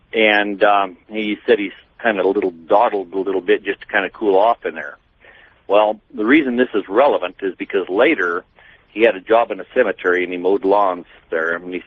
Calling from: Sheridan, Wyoming, United States; Sheridan, Wyoming.

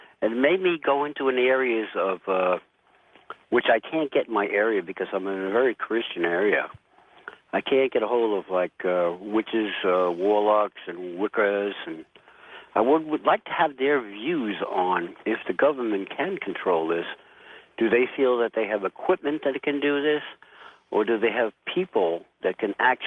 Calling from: New York, United States; I'd like to say, first of all, good morning, because I'm from New York.

